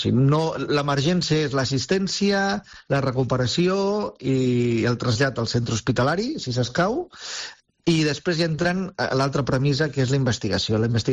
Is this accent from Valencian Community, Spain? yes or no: no; Girona, Catalonia, Spain; O sigui, jo soc de Girona, no?